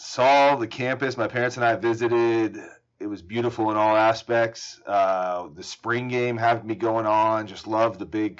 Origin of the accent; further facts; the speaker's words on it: Atlanta, Georgia, United States; also born or lived in Colorado; so I'm from Atlanta originally. So diehard Braves fan, watch every game.